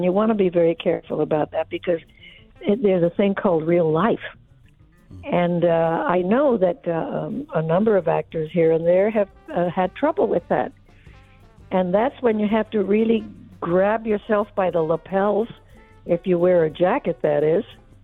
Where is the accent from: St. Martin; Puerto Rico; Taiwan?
Puerto Rico; now in United States; it started when I came to America from Puerto Rico and to my absolute dismay, found out that I was not a worthy person because I was a Puerto Rican, you know.